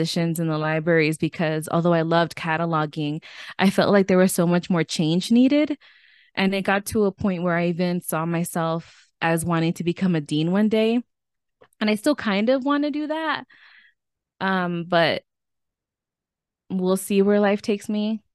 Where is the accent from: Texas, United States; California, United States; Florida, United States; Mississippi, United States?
Florida, United States; Miami; because I am from Miami, like, and all the people who worked at FIU were Latinos. We were the majority, you know. I come from a majority minority city.